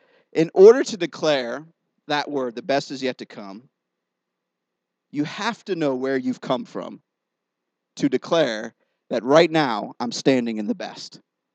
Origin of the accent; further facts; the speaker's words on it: Youngstown, Ohio, United States; Of course, I'm from Youngstown, Ohio, so I don't know.